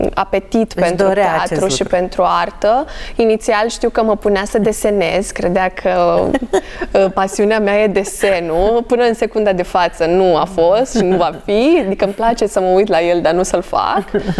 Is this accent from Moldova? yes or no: yes; Moldova; Dar când eram mică, eu sunt din Republica Moldova.